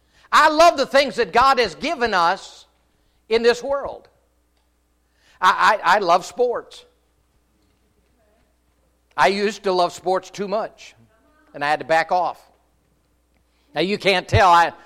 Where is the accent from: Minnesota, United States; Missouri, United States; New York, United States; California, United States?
Minnesota, United States; Now, I grew up north in Minnesota, and amen.